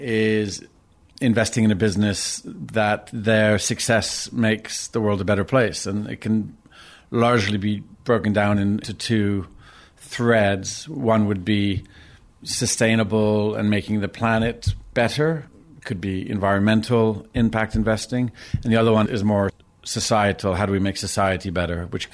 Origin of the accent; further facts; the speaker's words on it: Canada; moved away as an adult; now in London, United Kingdom; I'm originally Canadian, and I've moved to London in 1997